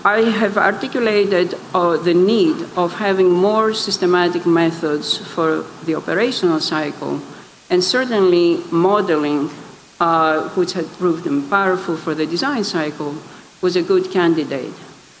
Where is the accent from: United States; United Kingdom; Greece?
Greece; English is a second language; So I'm from Greece, and I do speak four languages. I speak French quite well, and Greek, which didn't count, or Italian